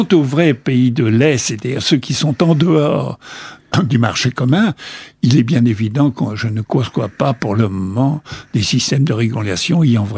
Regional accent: France; Et nous, en tant que Français, nous avons déjà beaucoup de mal à admettre des fusions entre Européens

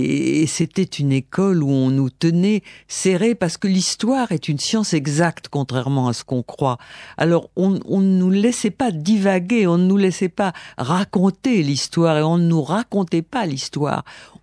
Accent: Limoges, Nouvelle-Aquitaine, France; born there; Je suis né à Limoges par un pur hasard, parce que mon père avait un job à Limoges à ce moment-là, mais nous n'avions aucun lien avec la région.

